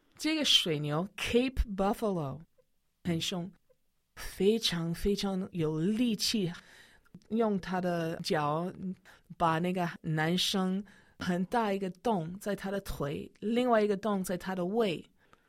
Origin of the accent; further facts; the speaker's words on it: Taiwan; now in United States; 我是台湾出生长大的美国人。